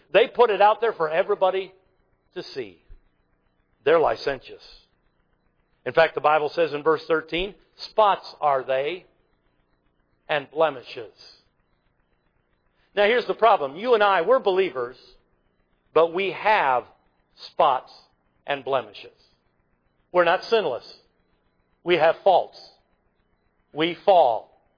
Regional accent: Michigan, United States; I grew up outside of Detroit, 1967, the Detroit race riots.

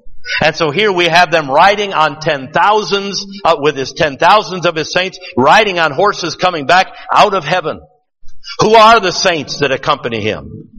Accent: Detroit, Michigan, United States; I'm a city boy. I'm from Detroit.

